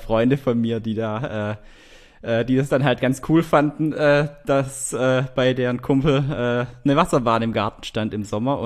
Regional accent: Baden-Württemberg, Germany; ich komme ja aus dem Schwabenland

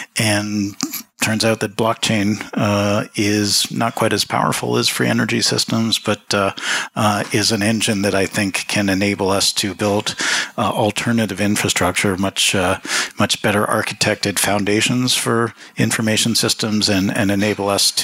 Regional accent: Toronto, Ontario, Canada; So I grew up in Toronto.

